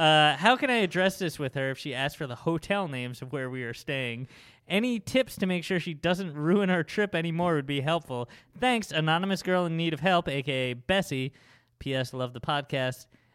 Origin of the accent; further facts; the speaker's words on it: Scotland, United Kingdom; now in United States; They've been wanting to travel to Thailand for a few years and currently live in my hometown in Scotland.